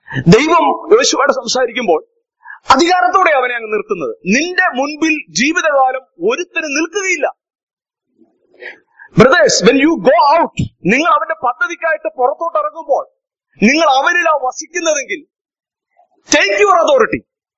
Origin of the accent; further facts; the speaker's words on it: Kottayam, Kerala, India; എനിക്ക് ഭയമായി, ഞാൻ കോട്ടയംകാരനാണ്. പക്ഷെ എനിക്കറിയില്ലായിരുന്നു.